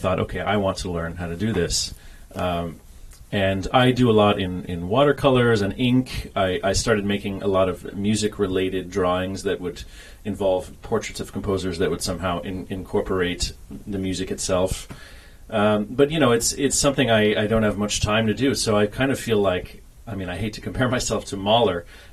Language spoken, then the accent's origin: English; Midwest, United States; now in Vancouver, Canada; So I grew up in the Midwest, but I currently live in Vancouver, where I'm the associate conductor of the Vancouver Symphony.